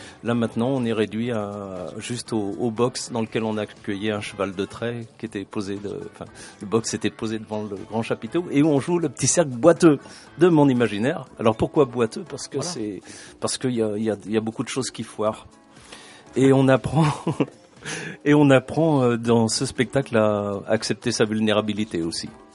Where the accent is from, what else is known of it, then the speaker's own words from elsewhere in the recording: Penne, Occitanie, France; On est de Midi-Pyrénées, mais nous ne jouons pas beaucoup en Midi-Pyrénées.